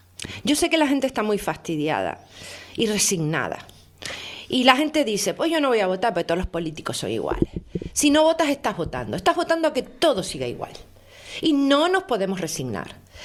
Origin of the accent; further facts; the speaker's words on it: Canary Islands, Spain; eso te humilla como canaria